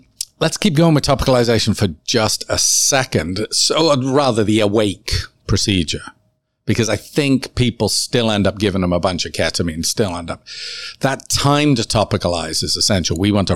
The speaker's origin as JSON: {"language": "English", "country": "Canada", "said": "We're so Canadian, aren't we?"}